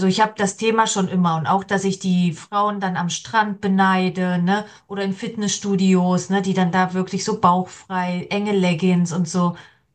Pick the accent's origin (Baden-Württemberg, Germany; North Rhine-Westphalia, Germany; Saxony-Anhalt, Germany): Saxony-Anhalt, Germany; moved away as an adult; ich komme eigentlich aus Sachsen-Anhalt, bin irgendwann wegen der Ausbildung hier nach NRW gezogen und wegen der Liebe dann auch hier geblieben.